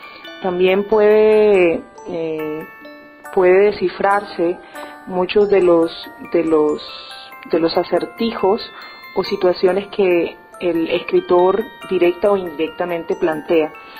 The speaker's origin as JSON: {"language": "Spanish", "region": "La Guajira", "country": "Colombia", "said": "Soy de la Guajira, de la Dama Reclinada, bañada por las aguas del Caribe inmenso, como diría el gran poeta Hernando Marín."}